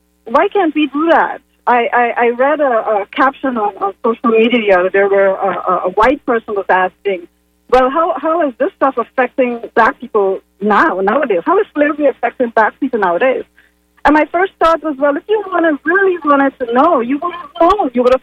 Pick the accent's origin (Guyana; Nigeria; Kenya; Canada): Guyana; now in United States; as a black person in America, I come from South America originally, Guyana.